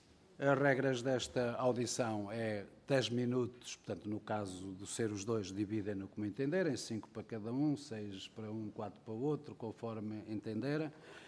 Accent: Trás-os-Montes, Portugal; Eu sou transmontano, sei o que são as viagens para cá

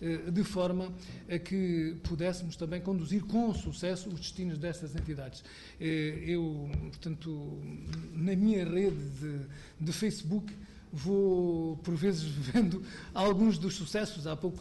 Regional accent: Portugal; nós nos orgulhamos, enquanto portugueses

